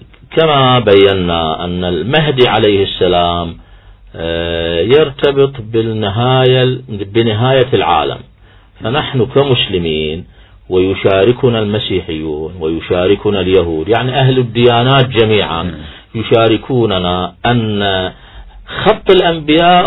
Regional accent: Iraq; هاي اليوم احنا كعراقيين على الساحة

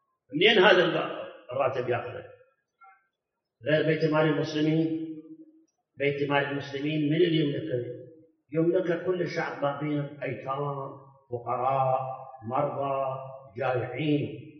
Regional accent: Iraq; الان عندنا بالعراق عامل البنا كل يوم اجره اليوميه ما تشكل عاده 20,000

